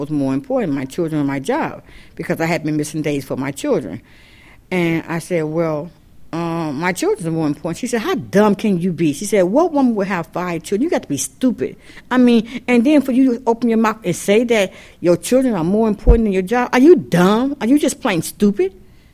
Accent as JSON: {"language": "English", "town": "Chicago", "region": "Illinois", "country": "United States", "said": "I'm from Chicago"}